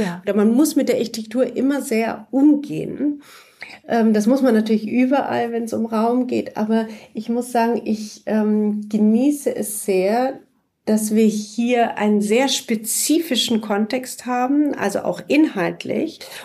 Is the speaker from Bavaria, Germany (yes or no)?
yes; Munich, Bavaria, Germany; Aber tatsächlich bin ich geboren und aufgewachsen erst zunächst in München. Und auch mit die Familie meiner Mutter kommt ursprünglich aus Halle.